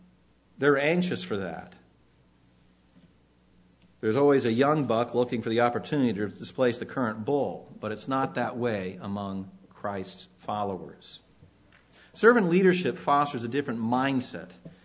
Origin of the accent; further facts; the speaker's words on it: Los Angeles, California, United States; Growing up in Los Angeles, you could see a lot of the Hollywood folks